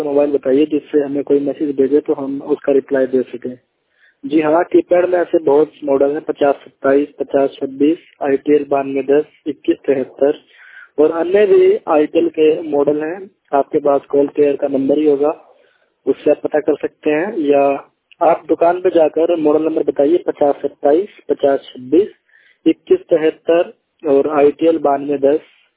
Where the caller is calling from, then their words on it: Uttar Pradesh, India; जिला सहारनपुर, राज्य उत्तर प्रदेश से बात कर रहा हूँ।